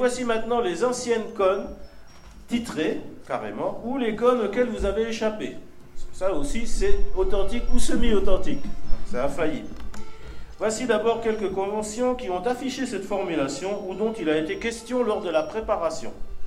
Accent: Florange, Grand Est, France; born there; À Florange, ma ville natale, Flocon.

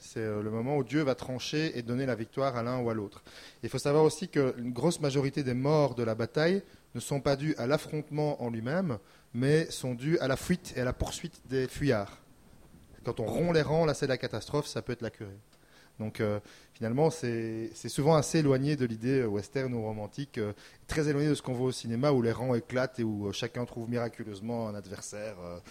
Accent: Belgium; je suis belge, je vous l'ai dit.

